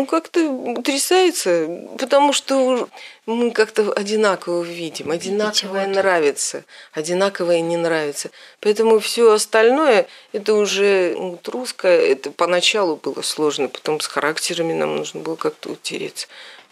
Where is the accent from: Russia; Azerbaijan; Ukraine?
Ukraine; Yalta, Crimea; Я с юга, я из Ялты, я более так как-то насыщенно к цвету отношусь.